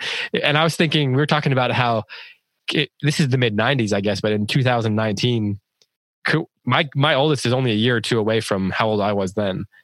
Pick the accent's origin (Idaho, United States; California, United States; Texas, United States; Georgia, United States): Idaho, United States; also born or lived in Wisconsin; when I was eight or nine, we moved from Wisconsin to Idaho